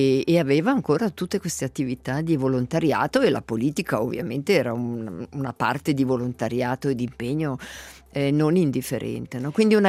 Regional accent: Solduno, Ticino, Switzerland; quando io ero bambina, e io sono di Solduno

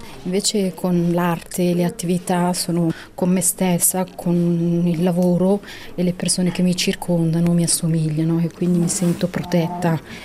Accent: Turkey; now in Italy; Io sono di origine turca, dico turca ma sono curda, sono del Kurdistan, della Turchia, e sono qua da 30 anni.

